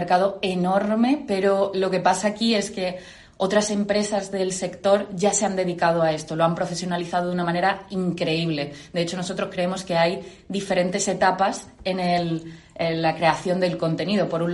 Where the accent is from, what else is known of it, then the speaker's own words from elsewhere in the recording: Málaga, Andalusia, Spain; accent: Malaga; also born or lived in Madrid; Bueno, yo soy madrileña, realmente de nacimiento, pero llevo toda la vida viviendo en Málaga, sí.